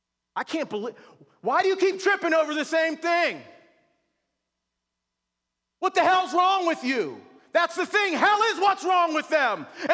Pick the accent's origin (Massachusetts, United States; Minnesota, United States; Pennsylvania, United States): Pennsylvania, United States; North Braddock; I resented the fact that I grew up in North Braddock, poor